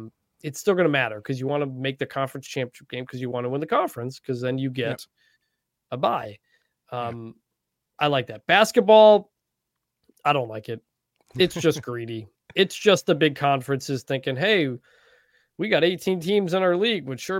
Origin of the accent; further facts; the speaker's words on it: Detroit, Michigan, United States; Like, I'm from Detroit.